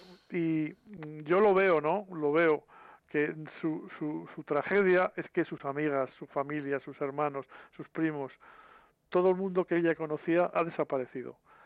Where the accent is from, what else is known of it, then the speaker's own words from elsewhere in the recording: Miranda de Ebro, Castile and León, Spain; yo añoro muchísimo mis tiempos en Miranda de Ebro, mi infancia en Miranda de Ebro, en el río